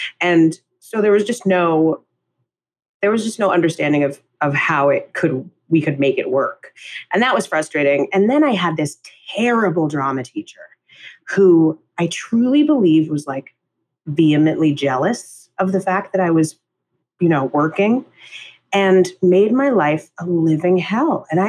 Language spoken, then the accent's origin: English; New York, United States; we grew up in Midtown in Hell's Kitchen in New York. So we were blocks away from Broadway.